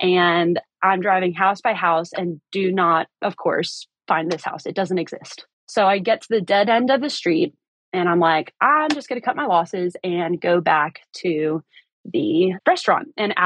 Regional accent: Virginia, United States; So I'm from Northern Virginia, and there's Virginia, and there's Northern Virginia. So we're like the 30 minutes outside of DC, and yes, it's more metropolitan.

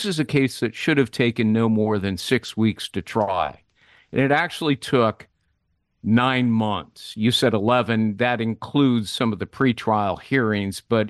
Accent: Los Angeles, California, United States; And you have to remember that I grew up in Los Angeles. I know it quite well.

